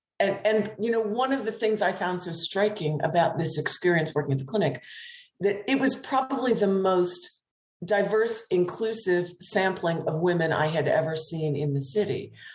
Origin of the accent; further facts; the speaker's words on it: Appalachia, United States; I'm from a working class background. I grew up in Northern Appalachia, in coal mining country. And the people surrounding me were working class people too.